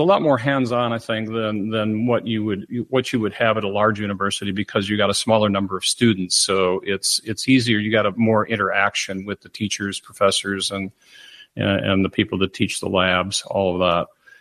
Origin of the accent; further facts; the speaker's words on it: Chicago, Illinois, United States; But coming from my hometown of Chicago